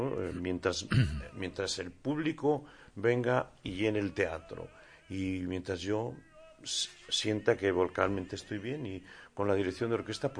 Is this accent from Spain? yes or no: yes; Madrid, Community of Madrid, Spain; born there; soy español 2 veces. Yo nací en Madrid, en la calle Ibiza, y soy español.